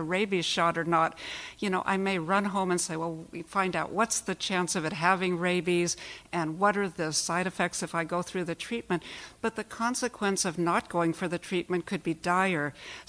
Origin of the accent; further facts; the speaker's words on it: Berkeley, California, United States; I'm from Berkeley as well.